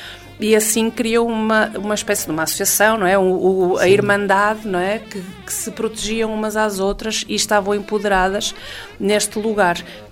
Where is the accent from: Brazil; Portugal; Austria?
Austria; Vienna; Sou natural de Viena, mas também sou do mundo.